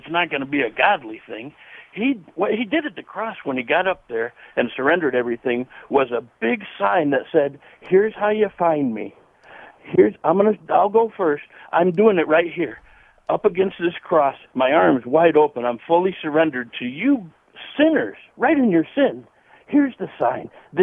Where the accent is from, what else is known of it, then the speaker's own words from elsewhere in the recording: Chicago, Illinois, United States; I come up in a pagan family. I grew up in Chicago, and none of this is real to anybody.